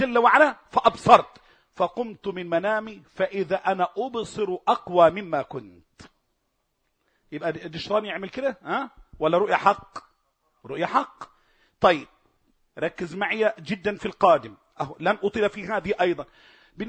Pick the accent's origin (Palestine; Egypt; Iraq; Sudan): Egypt; عندنا في مصر